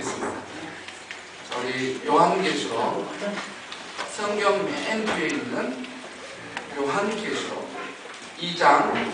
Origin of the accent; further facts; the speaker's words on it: South Jeolla, South Korea; 저는 지금도 저희 고향 섬의 아름다운 추억들을 많은 부분을 기억하고 있는데, 그 중에 하나는 도시에서 이제 목포에서 배가 이렇게 들어오면